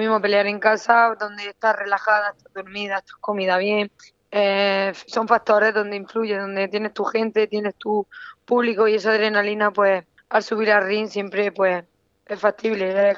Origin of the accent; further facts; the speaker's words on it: Puerto Lumbreras, Region of Murcia, Spain; lo vamos a intentar traerlo aquí, claro, en mi pueblo, en mi gente y en mi pabellón.